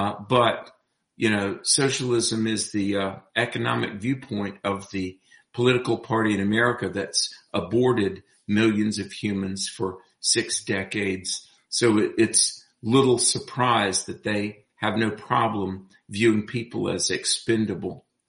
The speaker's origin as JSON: {"language": "English", "region": "North Carolina", "country": "United States", "tie": "born or raised there", "said": "Yeah, I debated students from UNC Charlotte, my home state of North Carolina"}